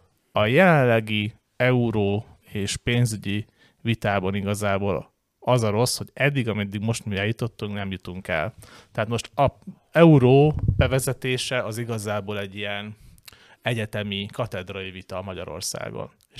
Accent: East Germany, Germany; Hungarian is a second language; én kelet-német vagyok, én ezt nem.

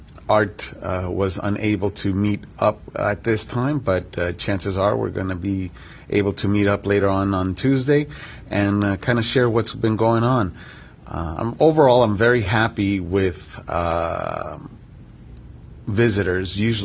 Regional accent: Glendale, California, United States; born there; I was born in Glendale in 1973, and I've seen this area grow tenfold

